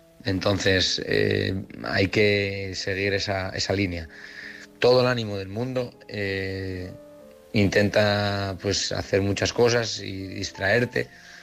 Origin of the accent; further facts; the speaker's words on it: Oviedo, Asturias, Spain; de Oviedo.